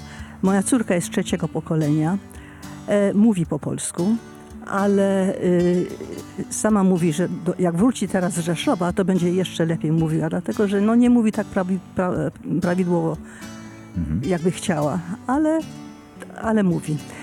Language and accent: Polish; England, United Kingdom; also born or lived in Italy; we Włoszech ja się urodziłam. A, mając 3 miesiące, wojsko przywieziono do Anglii i tutaj demobilizowano. Nie tu, w Anglii demobilizowano. No i mieszkam całe życie w Anglii.